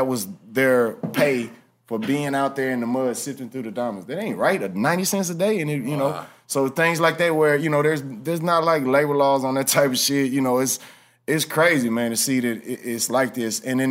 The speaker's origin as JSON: {"language": "English", "town": "Houston", "region": "Texas", "country": "United States", "tie": "born or raised there", "said": "especially growing up in Houston, leaving Houston to go to other cities and then going to other continents"}